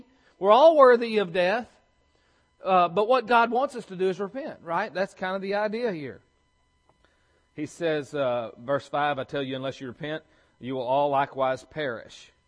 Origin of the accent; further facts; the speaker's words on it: Alabama, United States; now in Texas, United States; People in Alabama, I can't say we because I'm a Texan now, right?